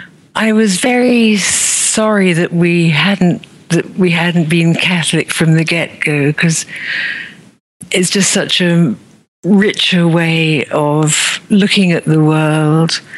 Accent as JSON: {"language": "English", "region": "England", "country": "United Kingdom", "tie": "born or raised there", "said": "I was born and brought up in England."}